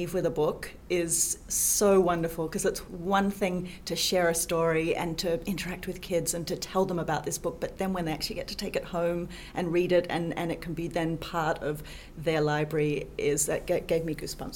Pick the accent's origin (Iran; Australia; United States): Australia; My accent is a little distorted these days, but I am from Australia. I grew up in the country in Australia, spent most of my summers up a tree with a book with my brother